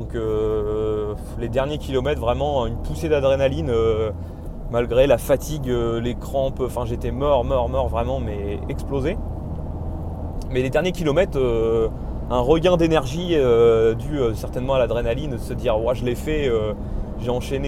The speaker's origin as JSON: {"language": "French", "region": "Normandy", "country": "France", "said": "un climat qui n'est pas du tout comme chez nous en Normandie où on avait plutôt l'habitude de forêts, bon un petit peu vallonnées"}